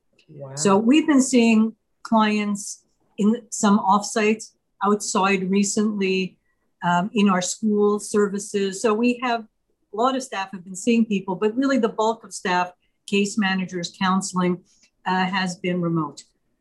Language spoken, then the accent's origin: English; Montreal, Quebec, Canada; I wanted to ask, I'm from Montreal.